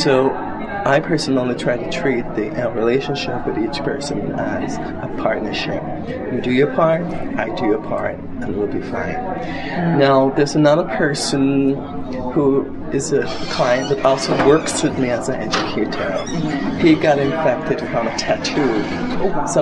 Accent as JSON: {"language": "English", "country": "Belize", "said": "I'm from Belize. I am the president of the United Belize Advocacy Movement."}